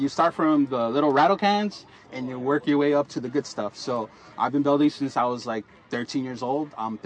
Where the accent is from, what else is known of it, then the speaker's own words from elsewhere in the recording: California, United States; There's not too many car clubs out here in the LA area, so I'm from Riverside County.